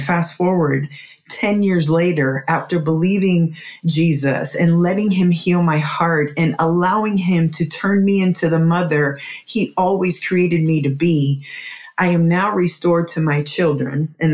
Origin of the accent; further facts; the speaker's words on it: Missouri, United States; moved away as an adult; I had made a move to Florida. I'm from Missouri and my parents have always lived there. So I moved away